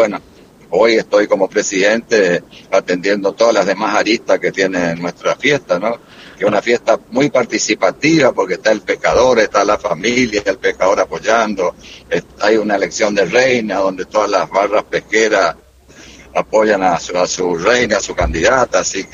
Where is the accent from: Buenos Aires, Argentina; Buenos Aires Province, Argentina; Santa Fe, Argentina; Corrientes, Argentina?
Corrientes, Argentina; Goya; accent: Corrientes; Sí, se nota por la tonada correntina, ¿no?